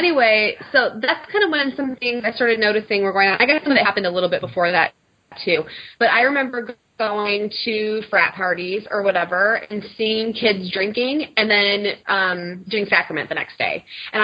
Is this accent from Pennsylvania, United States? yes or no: no; Michigan, United States; Cause like you said, growing up in Michigan, I mean, I had what I call my quote unquote church friends.